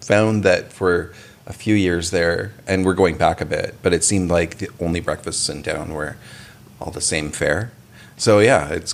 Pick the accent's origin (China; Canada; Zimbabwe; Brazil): Canada; I think he was sort of there for us when... As a Canadian, as food was exploding